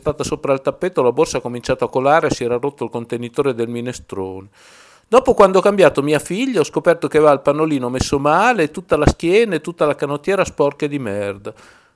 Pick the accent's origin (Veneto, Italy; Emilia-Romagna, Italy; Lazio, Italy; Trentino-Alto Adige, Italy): Emilia-Romagna, Italy; Parma; Io quando ero un ragazzo che abitavo a Parma, quello che succedeva nel mondo era come se non esistesse